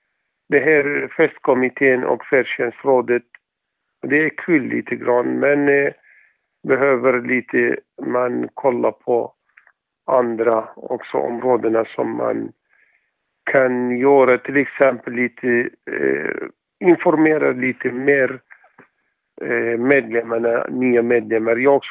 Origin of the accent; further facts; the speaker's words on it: Iraq; Swedish is a second language; now in Sweden; Och jag kommer från Irak. Jag har bott här i Sverige sedan 1992.